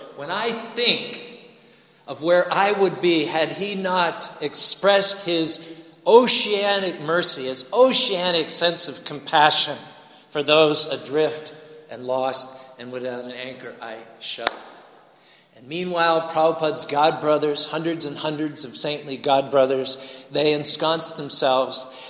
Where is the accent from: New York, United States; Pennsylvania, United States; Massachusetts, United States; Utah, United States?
Utah, United States; We're from Utah, right? We know all about multi-level marketing.